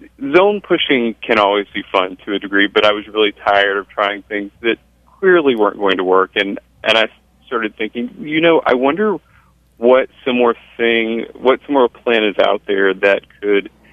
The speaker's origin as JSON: {"language": "English", "region": "the South", "country": "United States", "tie": "born or raised there", "said": "These are not plants that would ever be happy where I grew up in the South"}